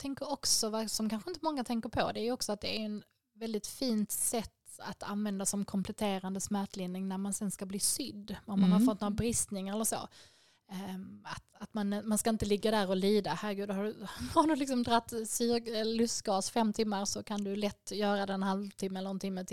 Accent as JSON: {"language": "Swedish", "region": "Skåne", "country": "Sweden", "said": "Men vi skåningar säger ju läppsyl till allt"}